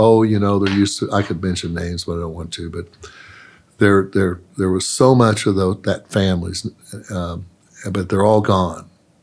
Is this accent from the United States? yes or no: yes; Tulsa, Oklahoma, United States; But gosh, I was raised in Tulsa, 60 miles from here, and I didn't hear about it.